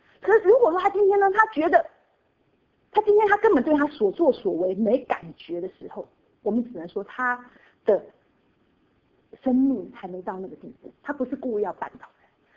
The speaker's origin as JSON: {"language": "Chinese", "country": "Taiwan", "said": "我们从台湾来的背景哈"}